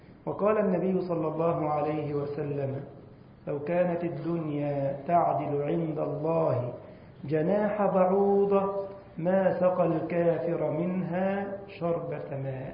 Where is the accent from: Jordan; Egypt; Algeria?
Egypt; هنقول لك زي يقولوا عندنا في مصر: ده أصل ديت ولا إيه؟